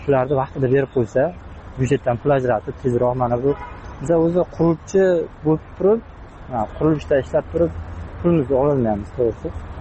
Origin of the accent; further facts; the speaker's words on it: Qashqadaryo Region, Uzbekistan; Bizlar o'zim Qashqadaryodanman.